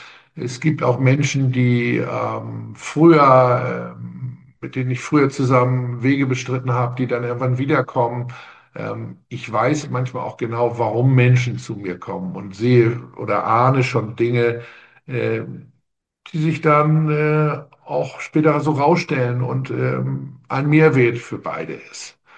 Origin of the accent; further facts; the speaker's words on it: Buchholz, Lower Saxony, Germany; Ich komme tatsächlich aus Buchholz, aus der Nordheide. Ich werde dieses Jahr 60 und habe ein schönes Leben hier in der Nordheide